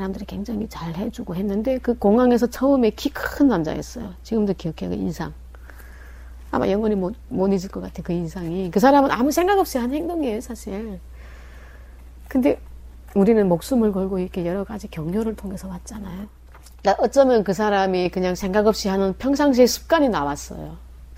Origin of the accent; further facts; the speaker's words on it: North Korea; 저희가 북한에서 왔습니다